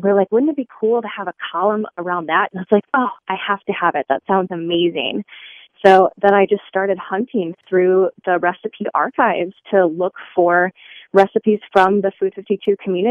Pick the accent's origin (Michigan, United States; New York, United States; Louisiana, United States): Michigan, United States; also born or lived in Japan; I am born and raised in Michigan, and I've always been here, with the exception of a couple years spent in Japan.